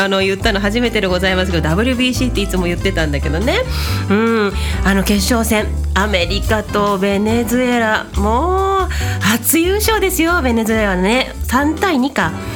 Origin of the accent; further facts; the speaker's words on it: Ichikawa, Chiba, Japan; 私の地元市川市のことから日々の暮らし、また人生観までにゃーんダフルに